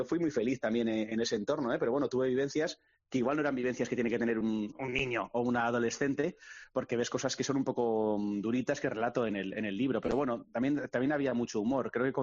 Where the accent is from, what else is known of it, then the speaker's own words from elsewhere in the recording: Basque Country, Spain; por la zona donde vivía yo, que también vivía al lado de Zabalburu, pegado a San Francisco, de la Plaza de Toros. Yo soy de la Plaza de Toros, o sea, he vivido pegado siempre ahí.